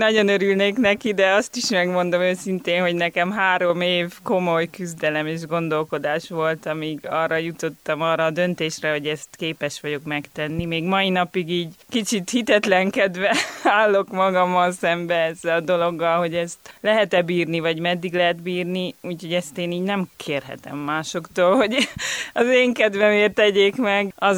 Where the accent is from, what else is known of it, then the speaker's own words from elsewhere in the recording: Budapest, Hungary; de én Budapesten születtem, és mindig is ott éltem.